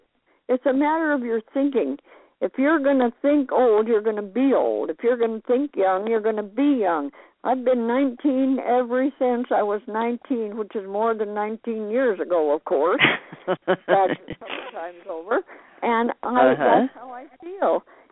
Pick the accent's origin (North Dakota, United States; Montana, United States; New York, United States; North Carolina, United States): Montana, United States; born there; We lived on the prairie. I was born in Montana. We lived on the prairie.